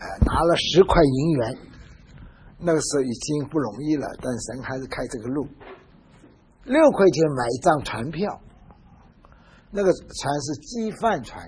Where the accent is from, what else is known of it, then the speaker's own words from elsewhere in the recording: Wenzhou, Zhejiang, China; 我是温州人啊，温州人逃难出来到了上海啊，那个是不上上逃难是1949年，就是共产党来了。